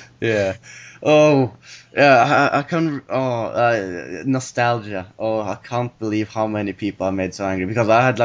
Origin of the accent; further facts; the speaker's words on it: Norway; Well, I come from Norway